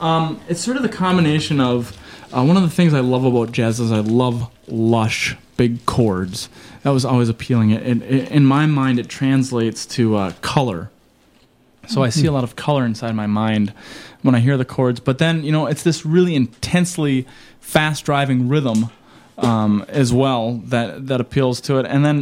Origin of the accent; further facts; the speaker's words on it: Minnesota, United States; the tamburica music was stuff that I had heard growing up on the Iron Range and coming from partial Croatian ancestry.